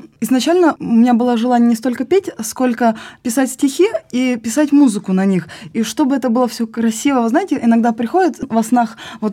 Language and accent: Russian; Vladivostok, Primorsky Krai, Russia; born there; Я поступила на исторический факультет ДВГУ во Владивостоке. Я родилась в Владивостоке.